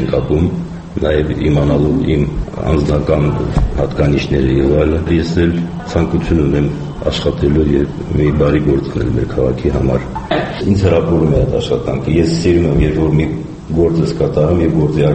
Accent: Stepanakert, Azerbaijan; ես ծնվել մեծացել եմ Ստեփանակերտում, իսկապես ես էլ մեր քաղաքը սիրում եմ որպես քաղաքացի

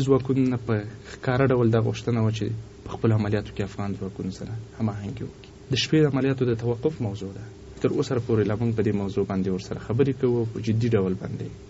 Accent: Kunar, Afghanistan; زه د کونړ په ولایت یم.

